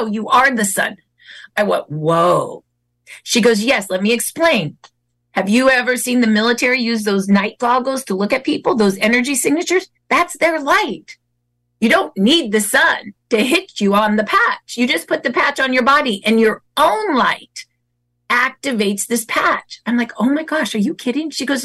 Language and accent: English; Mission Viejo, California, United States; I'm from Mission Viejo, California. So I'm from California.